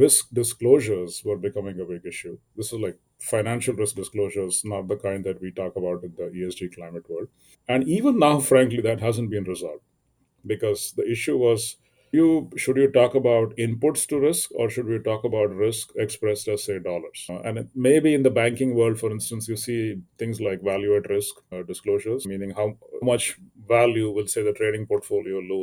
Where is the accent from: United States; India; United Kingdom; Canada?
India; when I was growing up in India